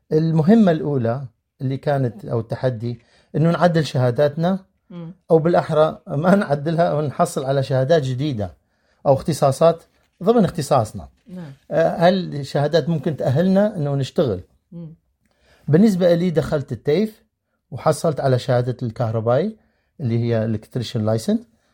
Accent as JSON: {"language": "Arabic", "town": "Bartella", "region": "Nineveh", "country": "Iraq", "also_born_or_lived": "Turkey", "moved": "yes", "lives_now": "Australia", "said": "من ضيعة اسمها برطلة شمال العراق. قصتي باستراليا بدت وصولي 2015. أنا هاجرت من بلدتي 2013. خرجت لاجئ من بلدي العراق ورحت إلى بلد الانتظار اللي هو تركيا."}